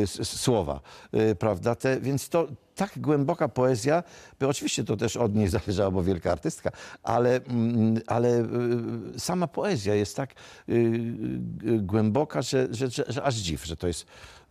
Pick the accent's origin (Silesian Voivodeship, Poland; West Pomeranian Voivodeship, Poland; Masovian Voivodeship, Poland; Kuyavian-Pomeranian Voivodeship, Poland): Kuyavian-Pomeranian Voivodeship, Poland; Włocławek; bo ja pochodzę z Włocławka